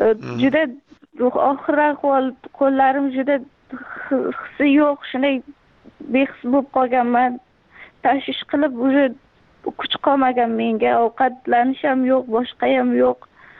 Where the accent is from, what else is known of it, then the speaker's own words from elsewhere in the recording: Surxondaryo Region, Uzbekistan; also born or lived in Mazar-i-Sharif, Afghanistan; Mazori Sharif viloyatida tug'ilib, bir yoshimda bo'lganimda dadam ishlar shaqa bo'lganlar Surxondaryoda. Shaqa maktabni bitirdim, kollejni ham 2-kursgacha o'qib, turmushga chiqqanligim sabab tashlab ketdim, Afg'onistonga bordim.